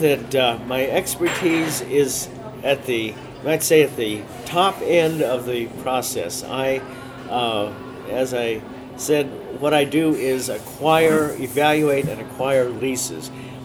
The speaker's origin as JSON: {"language": "English", "region": "California", "country": "United States", "said": "I'm native Californian, bachelor's in geology at Pomona College in California, graduate work at Laramie"}